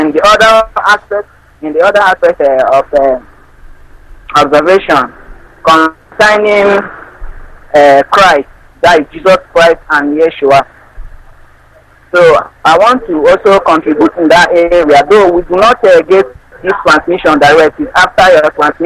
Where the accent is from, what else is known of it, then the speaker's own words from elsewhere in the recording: Nsukka, Enugu State, Nigeria; I'm from Nsukka.